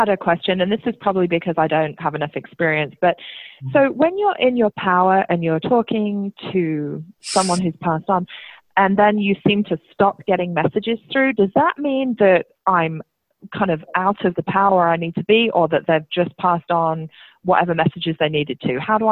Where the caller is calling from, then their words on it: Oklahoma City, Oklahoma, United States; Oklahoma City.